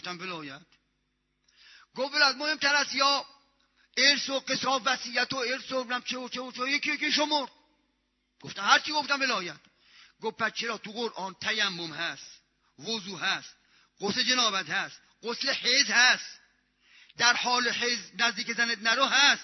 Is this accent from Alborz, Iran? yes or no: no; Isfahan, Iran; گفتم لشک چه دروغ بگم، بچه اصفهانم من